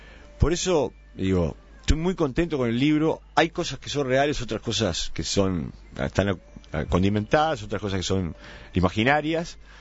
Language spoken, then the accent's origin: Spanish; Montevideo, Uruguay; also born or lived in Punta del Este; pues yo prácticamente nací en Punta del Este, entre Punta del Este y Montevideo, porque mis padres, bueno, tenían una residencia en el country